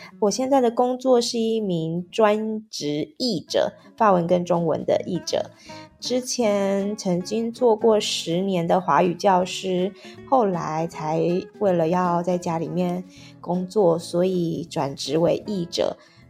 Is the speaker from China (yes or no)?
no; Taiwan; now in France; 当我们小时候在台湾的时候啊，就会有一种概念，就是我们一定要找一个铁饭碗，然后一路做到老